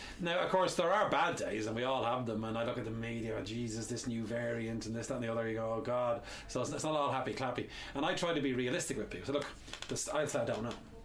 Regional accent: Bray, County Wicklow, Ireland; Remember, I grew up in Bray in Wicklow, you know, and we used to go hiking up in the Wicklow Mountains.

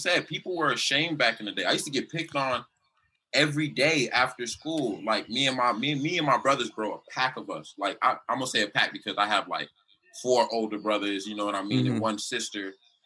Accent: Miami, Florida, United States; Growing up in Little Haiti, man, it's just like Haiti, low-key. Like, everybody's Haitian.

